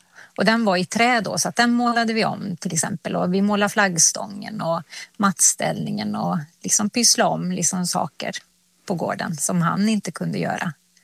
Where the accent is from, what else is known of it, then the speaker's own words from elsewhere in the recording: Finland; now in Sweden; nu är jag liksom, ja, men jag är finsk. Men jag bor i Sverige